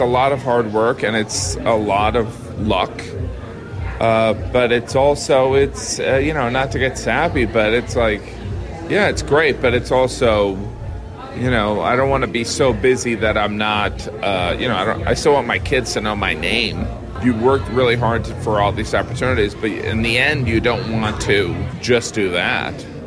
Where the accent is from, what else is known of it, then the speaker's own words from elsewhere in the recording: Chicago, Illinois, United States; And also being from growing up in Chicagoland, it was very exciting. You know, I mean, I'm 72, but I look great.